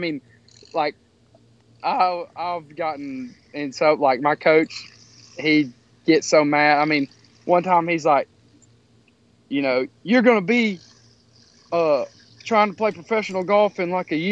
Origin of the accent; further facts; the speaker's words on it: Crockett, Texas, United States; we moved out to the 9-hole course where I grew up in Crockett, Texas. That's where I'm a product of. And that's right between Houston and Dallas, middle of nowhere.